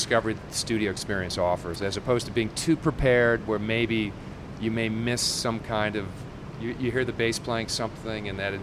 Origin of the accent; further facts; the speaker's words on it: Ohio, United States; I grew up in Ohio, and if you were into this kind of music, if one of the bands were coming through Cleveland, you were there.